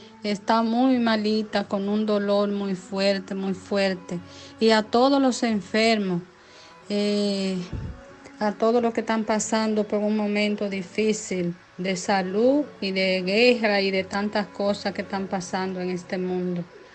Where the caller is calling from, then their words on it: Madrid, Community of Madrid, Spain; de Madrid.